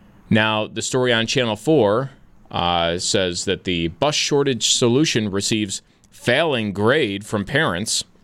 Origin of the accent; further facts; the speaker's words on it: New York, United States; I grew up in the Sweet Home District. I know the areas around the elementary schools.